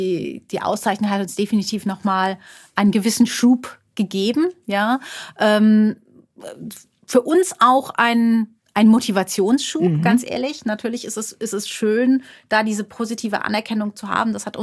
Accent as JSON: {"language": "German", "town": "Karlsruhe", "region": "Baden-Württemberg", "country": "Germany", "said": "ich komme aus Karlsruhe ursprünglich, Karlsruhe wäre vielleicht eine Alternative gewesen."}